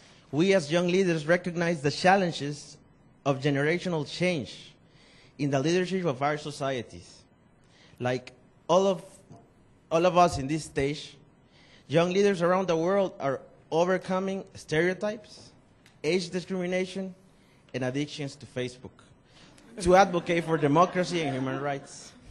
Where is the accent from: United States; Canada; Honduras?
Honduras; and I am from Honduras.